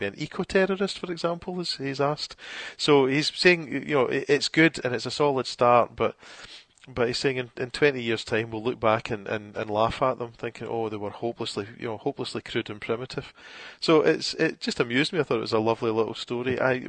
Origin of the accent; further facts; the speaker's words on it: Scotland, United Kingdom; we as Scottish educators have got to be very self-critical.